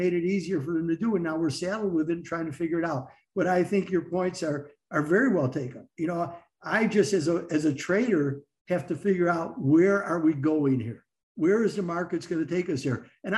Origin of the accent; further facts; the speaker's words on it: Chicago, Illinois, United States; I'm from Chicago, so I would have to go down to 57th and Woodlawn in order to experience it in full blown force.